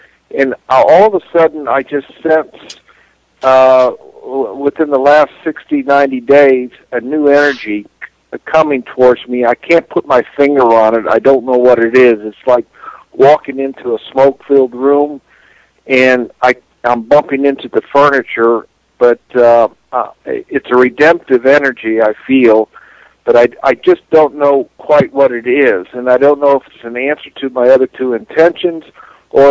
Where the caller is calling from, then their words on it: Atlanta, Georgia, United States; I'm calling from Atlanta.